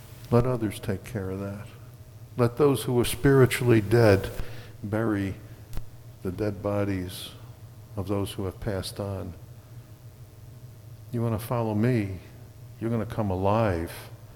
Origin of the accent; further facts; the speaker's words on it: New Jersey, United States; also born or lived in Oklahoma City / Philadelphia area; I mean, I grew up in Jersey and took a job with Xerox up here. Got laid off from Xerox, spent a year in Oklahoma City, then spent 3 years in the Philly area, then came back up here.